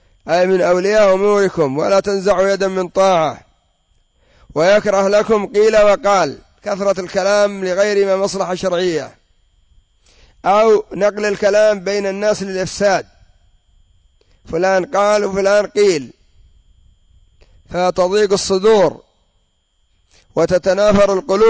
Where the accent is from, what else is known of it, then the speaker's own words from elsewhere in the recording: Yemen; وعندنا في اليمن يضاع المال بطرق كثيرة